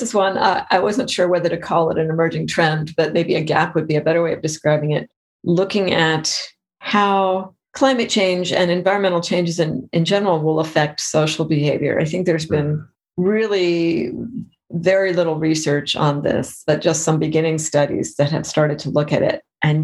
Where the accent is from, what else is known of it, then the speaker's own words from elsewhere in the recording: United States; And I say this as an American researcher, one of the things that's been so significant in predicting climate change attitudes in the US has been political orientation.